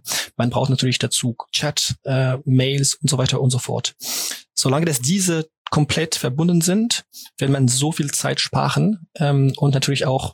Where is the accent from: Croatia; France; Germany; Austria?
France; German is a second language; Auf Deutsch ein bisschen zusammen, wie du es erwähnt hast, bin ich Franzose.